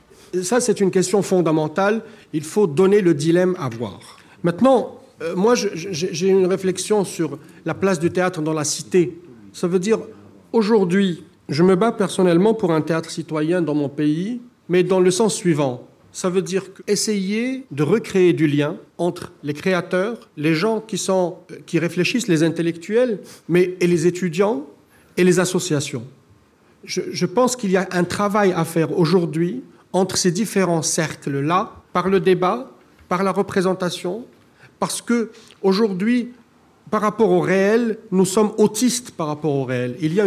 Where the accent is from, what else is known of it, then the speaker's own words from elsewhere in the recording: Morocco; parce que chez moi, au Maroc